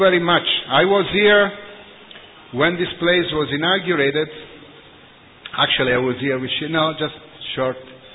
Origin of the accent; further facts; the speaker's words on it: Italy; I'm from Italy, and then I also went there.